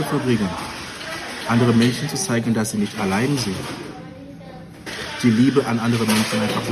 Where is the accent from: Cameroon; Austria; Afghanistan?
Cameroon; German is a second language; now in Germany; Ich bin weit weg. Ich komme aus Kamerun.